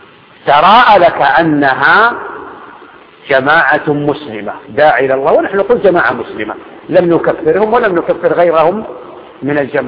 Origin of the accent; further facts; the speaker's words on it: Saudi Arabia; حتى في بلادنا السعودية لها أتباع ومنافحون